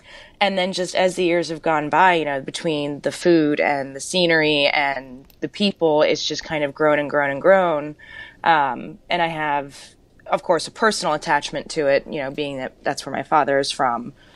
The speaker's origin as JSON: {"language": "English", "region": "Florida", "country": "United States", "tie": "born or raised there", "also_born_or_lived": "South Carolina", "said": "because growing up in Florida and South Carolina, for the most part, you know, the grocery stores, they didn't carry pancetta."}